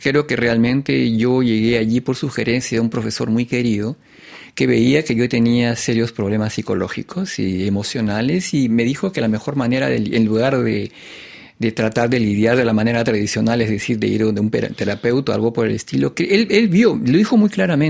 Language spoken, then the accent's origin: Spanish; Peru; now in Paris, France; yo salí del Perú, porque creo que yo salí del Perú el año 90